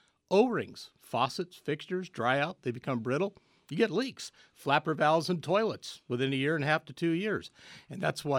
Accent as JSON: {"language": "English", "town": "Tucson", "region": "Arizona", "country": "United States", "tie": "born or raised there", "said": "I grew up in Tucson from the early 1970s"}